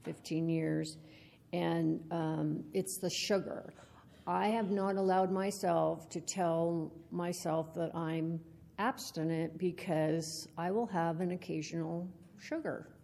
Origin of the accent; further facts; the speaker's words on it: Portland, Oregon, United States; now in Bend, United States; I'm from Bend. And I actually grew up in the Portland area, but the last couple years I've lived in Bend.